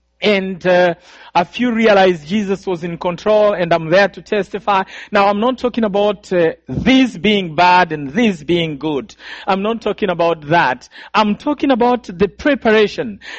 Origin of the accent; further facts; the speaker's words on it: Kibuye, Western Province, Rwanda; born there; And I was born in Rwanda. Now, this is the western part of Rwanda. It's a place called the Kibuye.